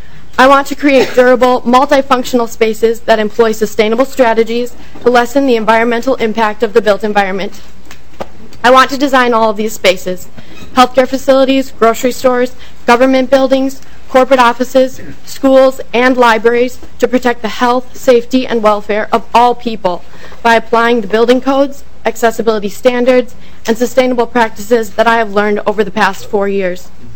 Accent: St. Cloud, Minnesota, United States; I'm originally from the St. Cloud area.

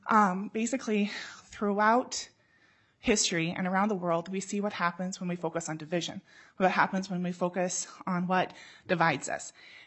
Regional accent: Pine Island, Minnesota, United States; I'm from Pine Island, Minnesota.

